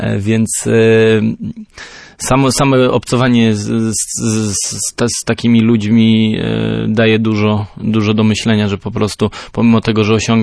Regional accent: Przemysław, Pomeranian Voivodeship, Poland; zbierane nad rzeką z mojej rodzinnej miejscowości Przemysław, rzeka Szkarpawa. Jest to Mierzeja Wiślana.

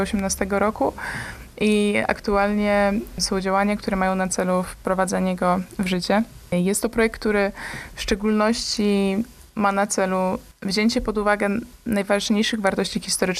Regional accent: Gdynia, Pomeranian Voivodeship, Poland; w którym się wychowało praktycznie, bo jestem z Gdynia, ale Gdańsk nazywam swoim miastem, ponieważ to jest Trójmiasto, zintegrowana tkanka

